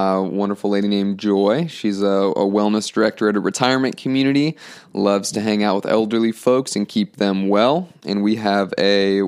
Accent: Ohio, United States; also born or lived in Los Angeles; Originally L.A., but grew up outside of Cleveland.

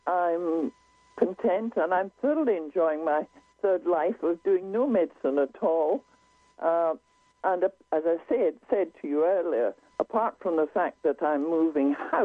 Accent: Scotland, United Kingdom; also born or lived in England; was a Scottish graduate, I graduated from St Andrews University. Scotland obviously was very much my home country, even though I was working in England most of the time.

